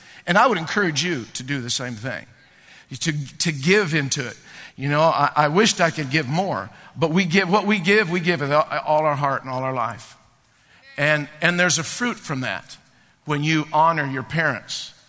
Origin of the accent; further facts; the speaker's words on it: Hood River, Oregon, United States; When I graduated, I went back to my hometown, Hood River, Oregon